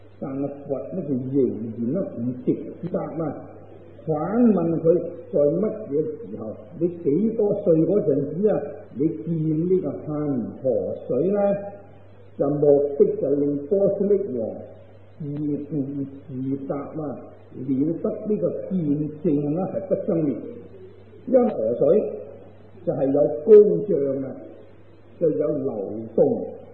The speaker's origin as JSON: {"language": "Cantonese", "country": "China", "said": "而我哋中国人咧，咁啊，处处有呢个天后庙啊，呢个北帝庙啊，呢个关帝庙啊，文武庙之类啦。"}